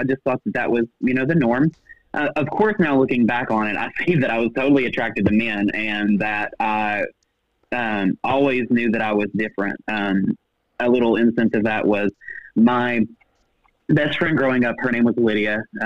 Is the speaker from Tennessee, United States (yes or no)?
yes; Rutledge, Tennessee, United States; moved away as an adult; So I grew up in Rutledge, Tennessee. I moved out of my hometown when I had just graduated college.